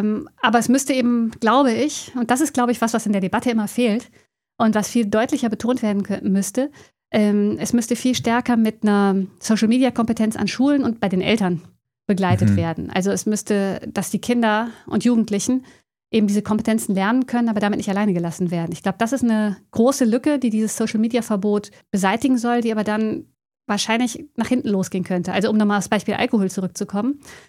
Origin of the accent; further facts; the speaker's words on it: Cologne, North Rhine-Westphalia, Germany; born there; ich bin ja gebürtige Kölnerin